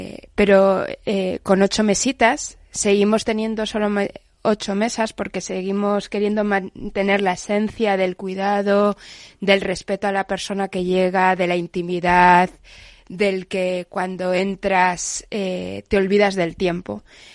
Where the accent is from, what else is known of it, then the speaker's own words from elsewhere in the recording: Valladolid, Castile and León, Spain; yo vengo de Valladolid, pero mi madre es de Palencia.